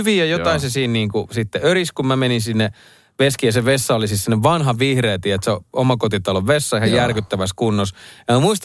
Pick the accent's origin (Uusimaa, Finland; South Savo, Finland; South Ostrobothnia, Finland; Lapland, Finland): Uusimaa, Finland; Vantaa; Mä olin koulussa tutustuin pienenä poikana tuolla Vantaan Korsossa tällaiseen yhteen tyyppiin vaan.